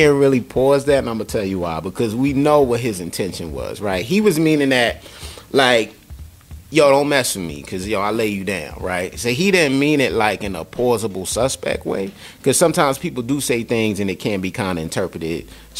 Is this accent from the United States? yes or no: yes; Queens, New York, United States; Born and raised in Queens, New York, so I love lyrics.